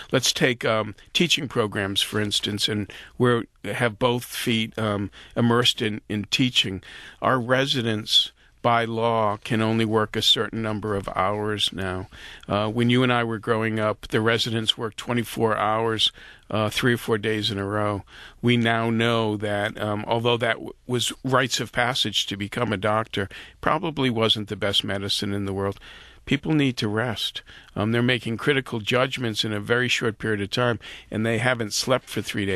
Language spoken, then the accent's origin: English; Boston, Massachusetts, United States; also born or lived in Pittsburgh; I grew up in Boston. I went to school in Pittsburgh.